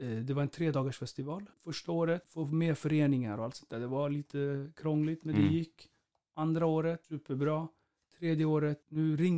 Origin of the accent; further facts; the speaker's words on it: Vårberg, Stockholm County, Sweden; Jag flyttade för över 10 år sedan. När folk frågade, vart är du från? Jag är från Vårberg.